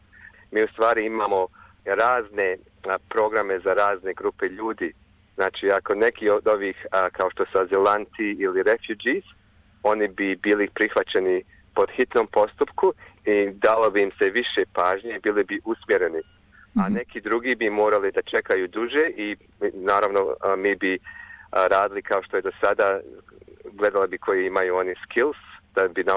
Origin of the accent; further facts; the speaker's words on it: Sarajevo, Federation of Bosnia and Herzegovina, Bosnia & Herzegovina; Ja sam živio u Sarajevu. Ja smatram da je za mene Sarajevo bio jedan od najljepših gradova.